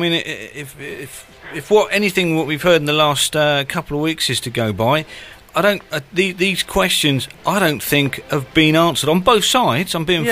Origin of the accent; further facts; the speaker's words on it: England, United Kingdom; Is that something that we're selfishly, as English people, worried about?